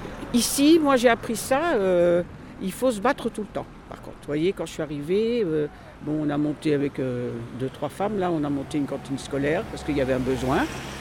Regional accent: Paris, Île-de-France, France; Moi je suis arrivée il y a vraiment 35 ans, je venais de Paris

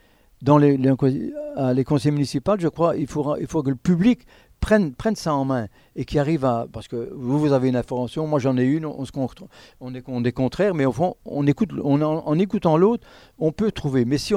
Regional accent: Luxembourg, Belgium; accent: Belgian Lorraine; now in France; moi, je suis un peu lorrain, mais lorrain belge. Donc, je suis un belge, mais ça fait depuis 92 que nous habitons ici dans la Drôme

